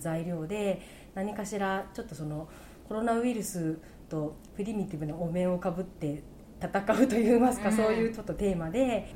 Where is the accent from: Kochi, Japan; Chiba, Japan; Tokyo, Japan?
Tokyo, Japan; Fuchu; also born or lived in Italy; 私は府中で育ちまして、今府中とイタリアの間で美術家として制作発表している